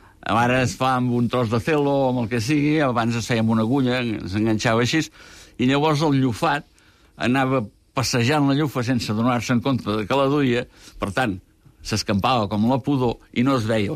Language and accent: Catalan; Terrassa, Catalonia, Spain; Jo sóc de Terrassa, i allà, durant una pila de temps, potser un mes o dos, es guardaven ous